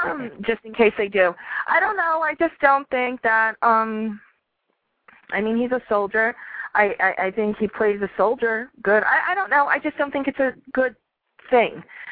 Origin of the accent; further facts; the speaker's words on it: Yonkers, New York, United States; I have area code 914, which is my hometown, Yonkers, New York, Westchester County.